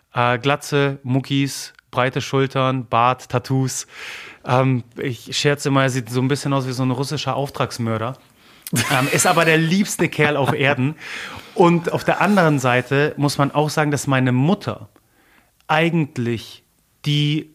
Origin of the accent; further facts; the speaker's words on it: Germany; born there; first language Polish; German is a second language; Also ich fühle mich als, obwohl ich sogar in Deutschland geboren bin, als Pole. Das liegt daran, dass unsere gesamte Familie mehr oder weniger in Polen ist. Ich in einem polnischen Haushalt groß geworden bin, meine Muttersprache polnisch ist, ich Deutsch im Kindergarten erst gelernt habe.